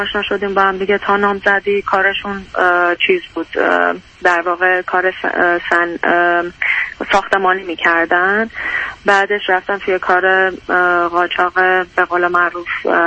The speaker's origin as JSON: {"language": "Persian", "country": "Iran", "moved": "as an adult", "lives_now": "United States", "said": "چند ماهه که من از ایران به آمریکا اومدم"}